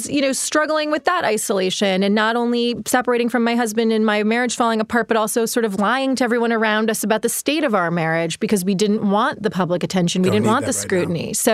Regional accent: Rochester, New York, United States; born there; No, I was born in Rochester.

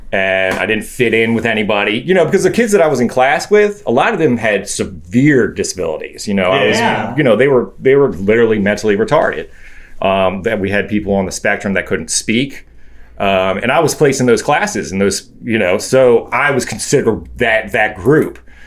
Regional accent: Ellicott City, Maryland, United States; Columbia. Ellicott City.

